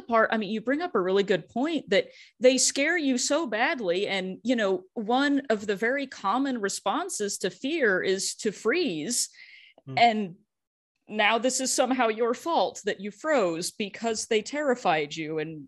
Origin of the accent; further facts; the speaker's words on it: Fort Worth, Texas, United States; In my hometown of Fort Worth, there is one of the earliest